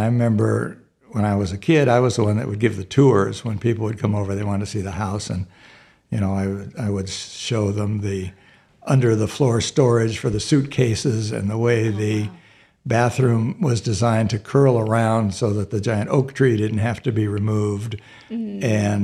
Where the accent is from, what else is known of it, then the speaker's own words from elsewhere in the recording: Los Altos, California, United States; So the house that I grew up in is in Los Altos.